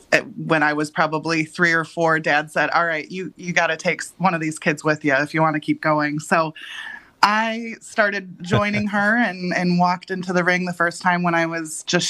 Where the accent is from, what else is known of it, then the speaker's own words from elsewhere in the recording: Park Falls, Wisconsin, United States; Born and raised in Park Falls, my dad is from the Phillips area and been in Park Falls my whole life, other than when I left for college and some career time down in Milwaukee, but I'm back in the area now